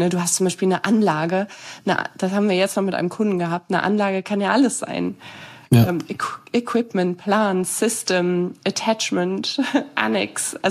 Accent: Northwest Germany, Germany; Ich komme aus Nordwestdeutschland.

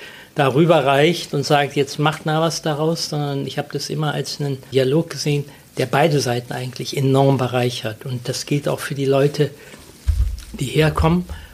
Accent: North Rhine-Westphalia, Germany; Und ich komme ja so aus der Nähe von Köln

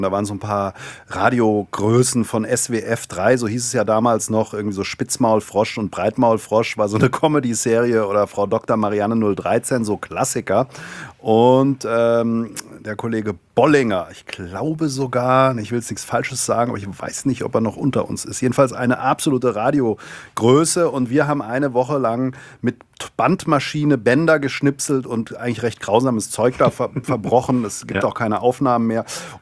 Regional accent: Hesse, Germany; Ich komme aus dem Rhein-Main-Gebiet, Darmstädter Ecke.

